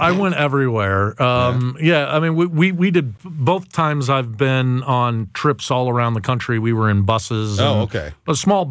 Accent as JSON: {"language": "English", "country": "Ireland", "said": "Now, look, I'm as Irish as they come"}